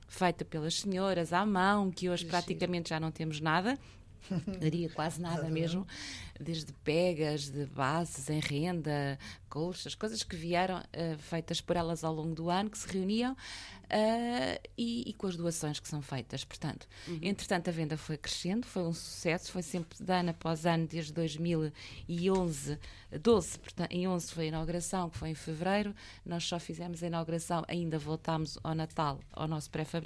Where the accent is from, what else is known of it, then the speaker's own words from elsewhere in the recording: Lisbon, Portugal; Também temos a origem do Norte, tem disto a ver, não é? Embora eu já sou alfacinha